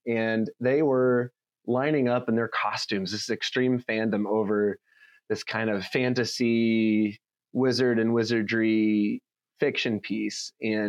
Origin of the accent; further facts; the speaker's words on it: Seymour, Indiana, United States; I grew up in Seymour, Indiana, which is like there's four LCMS churches on one road, and it's not a very big town. So that's the kind of context. So I grew up LCMS and Lutheran